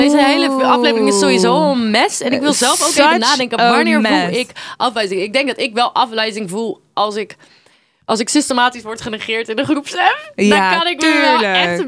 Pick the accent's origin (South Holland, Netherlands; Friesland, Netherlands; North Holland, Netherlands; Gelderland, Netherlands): South Holland, Netherlands; Maassluis; also born or lived in Rotterdam; Iemand vroeg, waar kom jij vandaan? En ik zei, ja, Maassluis en Rotterdam en...